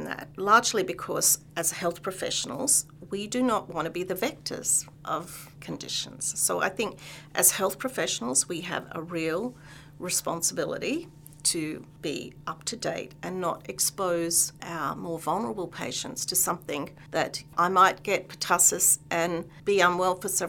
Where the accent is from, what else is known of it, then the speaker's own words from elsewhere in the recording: Australia; I'm Australian, and so people live in fear of sharks, snakes, and spiders. So I'm lucky to live on a beautiful beachside suburb